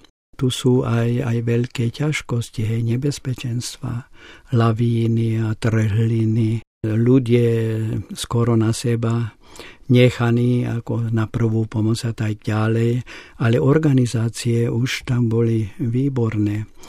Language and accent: Slovak; Bratislava, Bratislava Region, Slovakia; first language Hungarian; Slovak is a second language; Moja materinská reč je maďarská, ale ja som chodil málo do maďarských škôl. A začal som v ľudovej škole nemčinu, lebo my sme bývali na druhej strane Petržalky.